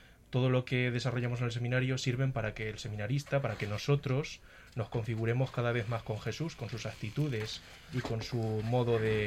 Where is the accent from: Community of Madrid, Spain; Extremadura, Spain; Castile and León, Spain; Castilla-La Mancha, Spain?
Castilla-La Mancha, Spain; Manzanares; soy el más joven, soy seminarista de quinto de teología y soy natural de Manzanares.